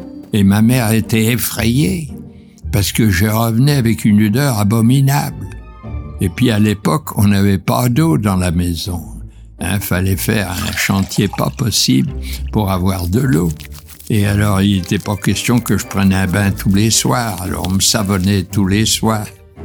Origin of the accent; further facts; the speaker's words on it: Muides-sur-Loire, Centre-Val de Loire, France; born there; Je suis né en Loire-et-Cher, à quelques kilomètres de Chambord, à Muit-sur-Loire.